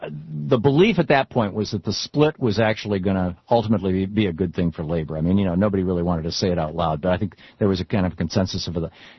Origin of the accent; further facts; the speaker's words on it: Michigan, United States; I grew up in Michigan, and there was the Detroit News and the Detroit Free Press